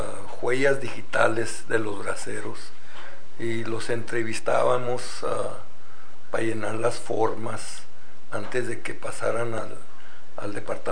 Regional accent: El Paso, Texas, United States; Nací en El Paso, Texas, enero 22, 1937.

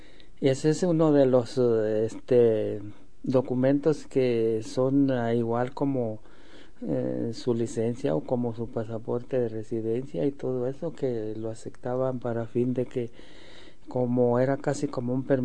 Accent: San Jacinto, Aguascalientes, Mexico; En mi pueblo, San Jacinto, Aguascalientes.

